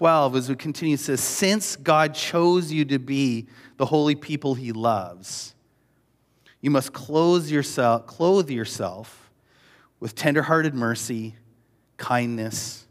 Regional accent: Canada; what's really stuck out to me is less about the fact that I'm Canadian, and I am Canadian.

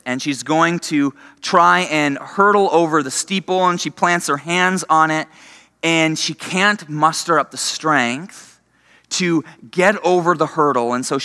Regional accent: Ontario, Canada; And now I grew up in Ontario, and maybe that in itself tells you where the story is headed. But I was in Ontario in high school, grade 12

